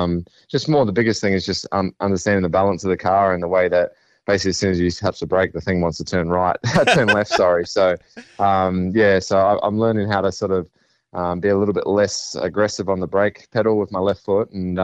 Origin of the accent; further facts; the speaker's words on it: New Zealand; Originally I'm from New Zealand, sort of started go-karts when I was 6 years old